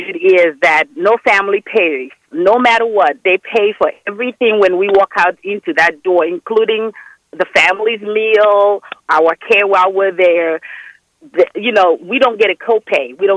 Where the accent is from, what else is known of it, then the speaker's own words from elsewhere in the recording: Nigeria; I am originally West African. I'm Nigerian